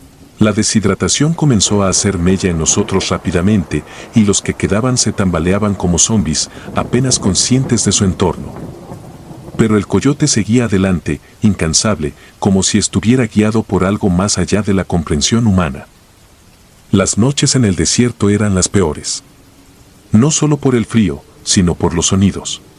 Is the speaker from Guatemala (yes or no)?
yes; Guatemala; moved away; Dejaré mi nombre en el anonimato, pero soy de Guatemala. En aquel entonces, en 1998, las cosas en mi país estaban cada vez peor.